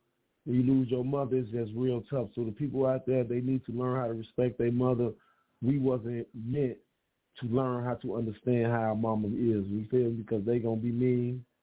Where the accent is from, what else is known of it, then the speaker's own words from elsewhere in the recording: Chicago, Illinois, United States; Boroughs and everything, but I'm from Chirac, but I really love New York, man, with a passion